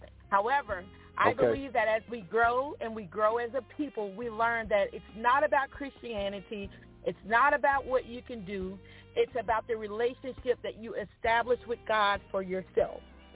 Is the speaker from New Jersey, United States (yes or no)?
no; Pine Bluff, Arkansas, United States; I am from Pine Bluff, Arkansas, born and raised.